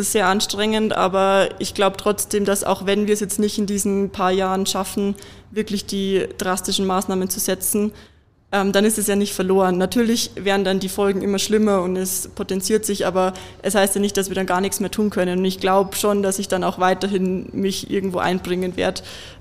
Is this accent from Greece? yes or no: no; Germany; Also ich komme aus Deutschland